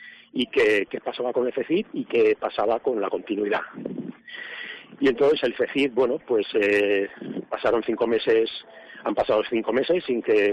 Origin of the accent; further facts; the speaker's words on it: Huesca, Aragon, Spain; hemos tenido que tomar la decisión de dejar Huesca, y bien que me duele porque soy de Huesca.